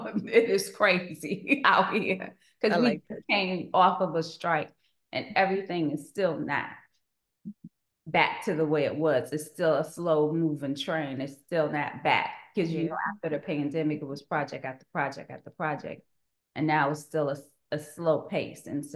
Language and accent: English; Virginia Beach, Virginia, United States; I'm from Virginia, Virginia Beach, Virginia.